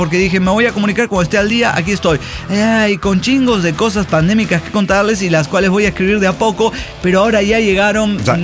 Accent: San Luis Potosí, Mexico; Yo soy de San Luis Potosí.

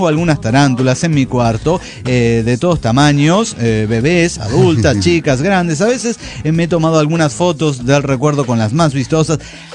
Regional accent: Morelia, Michoacán, Mexico; de Morelia, Michoacán.

